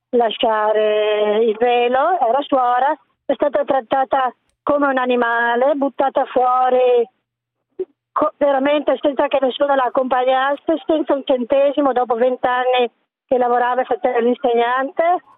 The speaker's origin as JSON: {"language": "Italian", "town": "Padua", "region": "Veneto", "country": "Italy", "said": "io sono di Padova, questa cosa mi fa sorridere, ironicamente."}